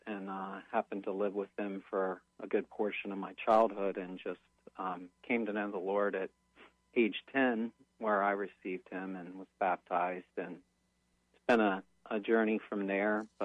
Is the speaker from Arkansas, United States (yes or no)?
no; Maryland, United States; I was raised in St. Mary's County, Maryland, devout grandparents to the faith, just Christian faith.